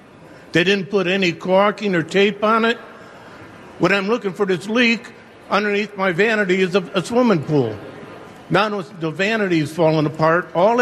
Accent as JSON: {"language": "English", "town": "Michigan City", "region": "Indiana", "country": "United States", "said": "from Michigan City, Indiana."}